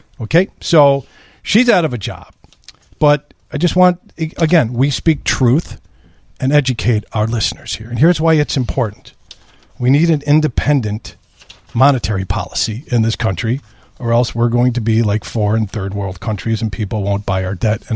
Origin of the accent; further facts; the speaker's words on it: Illinois, United States; I've known of your company because I grew up on the North Shore.